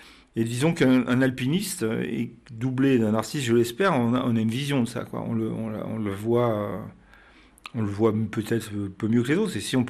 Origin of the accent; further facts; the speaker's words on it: France; je suis des Écrins, qui est un massif qui est dans le sud de la France.